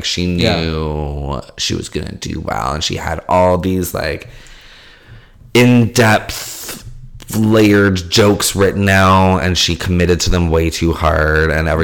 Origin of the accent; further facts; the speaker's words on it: Canada; Okay, well we're Canadian